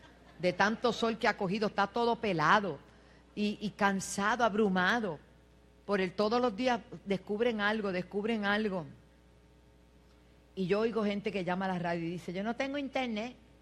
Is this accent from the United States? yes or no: yes; New York, United States; born there; Yo no nací aquí. Soy de padres nacidos en Puerto Rico. Yo nací en Nueva York.